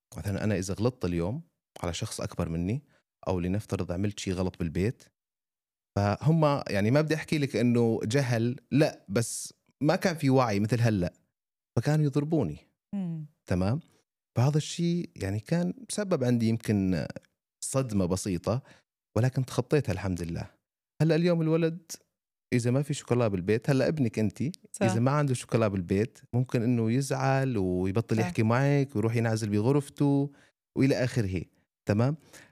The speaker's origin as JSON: {"language": "Arabic", "country": "Syria", "lives_now": "United Arab Emirates", "said": "أنا تقريبا لما بلشت الحرب عندنا بسوريا كنت بصف الثامن، عمري 14 سنة."}